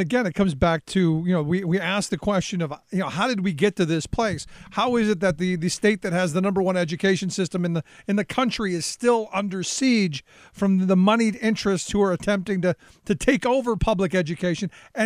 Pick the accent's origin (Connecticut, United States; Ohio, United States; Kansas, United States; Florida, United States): Ohio, United States; Cleveland; you look at urban areas across the country where I grew up in Cleveland, there's tons of them.